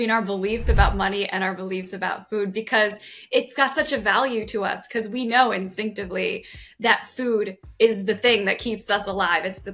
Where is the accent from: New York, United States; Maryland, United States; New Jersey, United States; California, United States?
New York, United States; I'm from New York.